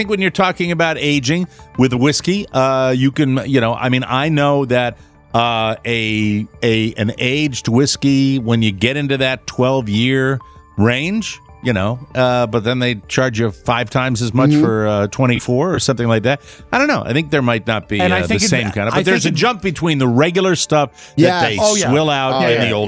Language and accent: English; Oldsmar, Florida, United States; On Sunday afternoon in my home state, Oldsmar, Florida, the location, they got a call about a suspicious guy